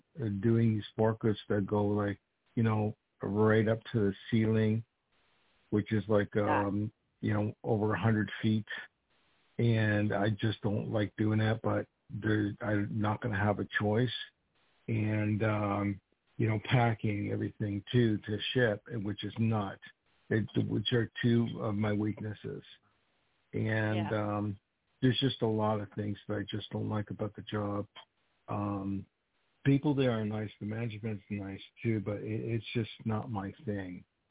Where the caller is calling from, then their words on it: New York, United States; Well, this is … I'm calling from New York.